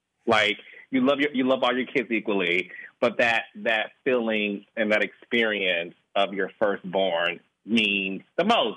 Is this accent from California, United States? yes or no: no; Detroit, Michigan, United States; No, I'm from Detroit, and I grew up in the whole era of Black excellence.